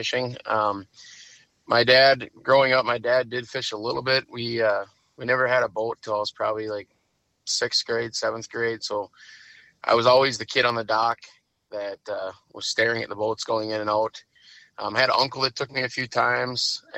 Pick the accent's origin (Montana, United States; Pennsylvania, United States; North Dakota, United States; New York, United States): North Dakota, United States; Minot; Born and raised in Minot, North Dakota, and I really haven't ventured anywhere other than Minot.